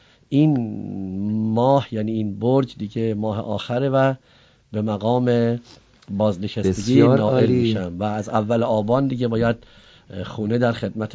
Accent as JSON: {"language": "Persian", "town": "Fin", "region": "Isfahan", "country": "Iran", "said": "من اهل فینم دیگه"}